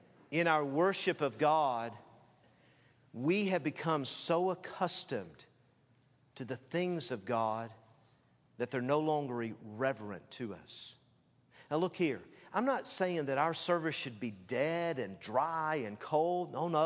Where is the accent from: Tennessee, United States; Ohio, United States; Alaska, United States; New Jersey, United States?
Tennessee, United States; and by the way, I grew up in Tennessee and I've been to churches before where they called them holy rollers.